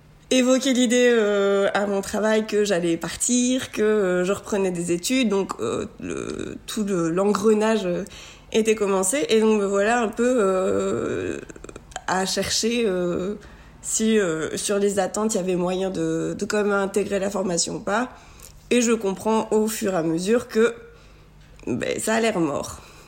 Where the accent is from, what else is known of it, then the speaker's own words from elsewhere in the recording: France; j'ai 29 ans, je suis française, j'habite dans le Nord et j'ai décidé de faire mes études à Liège, en Belgique.